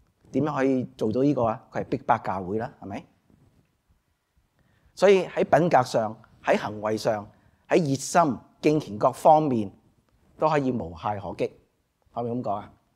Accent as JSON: {"language": "Cantonese", "country": "China", "said": "即系等于我哋中国人一样系嘛？我系中国人系嘛？"}